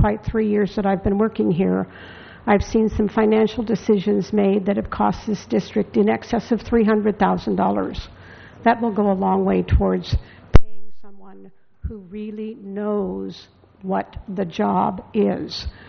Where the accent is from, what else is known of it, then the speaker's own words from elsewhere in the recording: Arroyo Grande, California, United States; now in Morro Bay, United States; But I've grown up on the Central Coast. I was born in Santa Maria. I grew up in Arroyo Grande. I've lived in Morro Bay for the last 45 years.